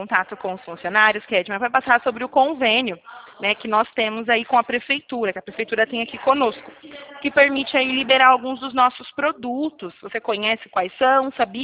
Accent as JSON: {"language": "Portuguese", "town": "Limeira", "region": "São Paulo", "country": "Brazil", "said": "Eu sou aqui de Limeira, pertinho."}